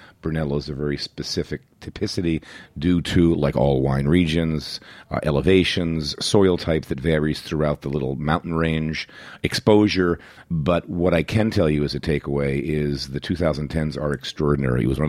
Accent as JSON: {"language": "English", "town": "Philadelphia", "region": "Pennsylvania", "country": "United States", "lives_now": "New York, United States", "said": "as a kid that didn't know a bupkis about New York City. I was from Philly, and I just knew I wanted to be here"}